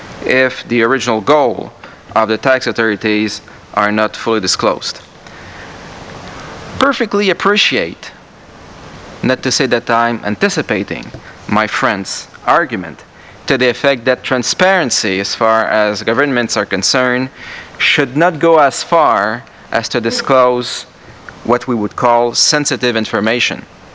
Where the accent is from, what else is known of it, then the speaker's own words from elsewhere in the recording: Canada; the piece of information does not come from Canada, my home country